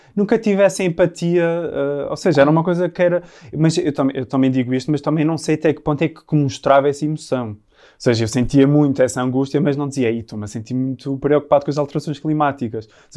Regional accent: Azores, Portugal; moved away; eu cresci nos Açores e sempre tive rodeado de natureza e depois, aos 12, 13 anos, fui para os escoteiros.

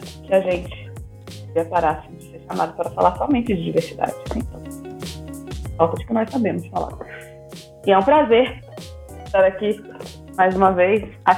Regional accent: Porto Velho, Rondônia, Brazil; Eu sou rondoniense, nascida e criada em Porto Velho, Rondônia. Sou a irmã mais velha, né?

